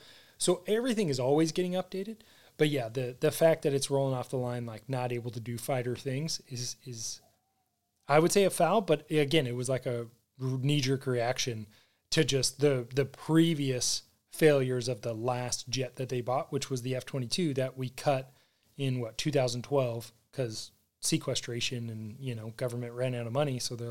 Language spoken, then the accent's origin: English; United States; I'm American, yeah.